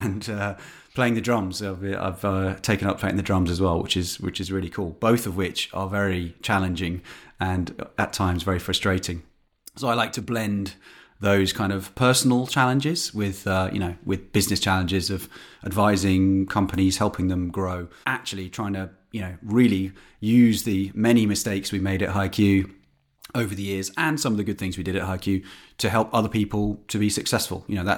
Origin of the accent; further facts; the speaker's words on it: England, United Kingdom; I'm obviously from Great Britain, England specifically.